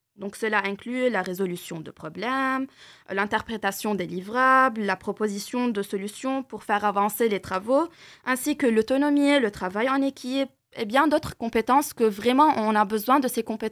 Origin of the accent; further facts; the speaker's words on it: Lebanon; French is a second language; moved away as an adult; now in Lille, France; Oui, je viens effectivement du Liban et j'ai choisi de venir à Lille pour plusieurs raisons.